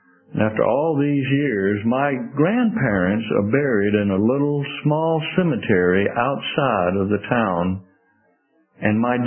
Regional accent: Sardis, Mississippi, United States; Born and raised in Mississippi, and I was a junior and senior in high school, I was on the volunteer fire department, Sardis, Mississippi.

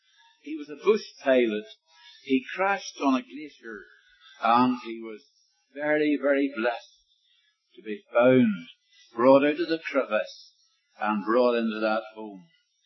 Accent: Ireland; born there; I said, well, I was born in Ireland myself.

